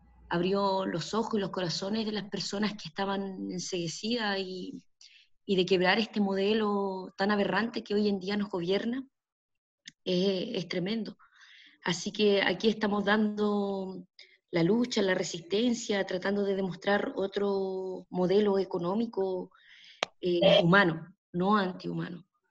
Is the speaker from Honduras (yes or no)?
no; Freirina, Atacama, Chile; soy del territorio de Freirina, del Valle del Huasco, un territorio con ya mucha trayectoria de resistencia y de lucha